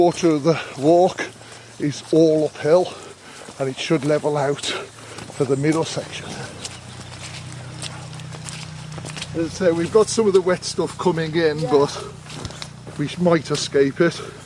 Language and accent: English; Wolverhampton, West Midlands, United Kingdom; I grew up in Wolverhampton. I went to school in Dudley, stayed there until sixth form, and then I got the travel bug and left, and then I've kind of lived all over the world.